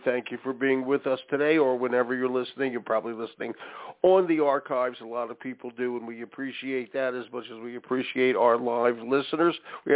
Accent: Philadelphia, Pennsylvania, United States; Okay, but that was so important in my youth growing up in Philadelphia.

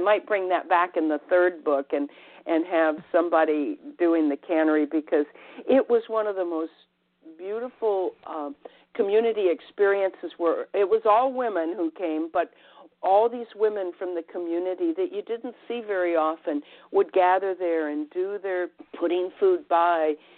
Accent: Cleveland, Ohio, United States; also born or lived in Atlanta; I was a city girl. I was from Cleveland, Ohio, and went to high school and college in Atlanta, Georgia.

